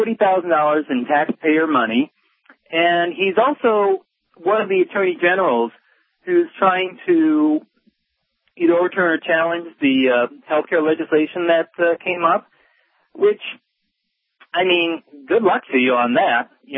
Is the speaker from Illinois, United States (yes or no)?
yes; Chicago, Illinois, United States; now in Florida, United States; Now, I've only lived in Florida. I came from Chicago. I've only lived in Florida for about 5 years.